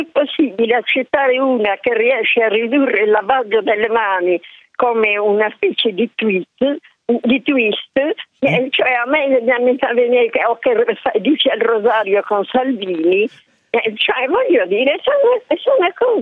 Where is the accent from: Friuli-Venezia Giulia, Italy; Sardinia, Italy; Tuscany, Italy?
Sardinia, Italy; Io sì, sono sarda.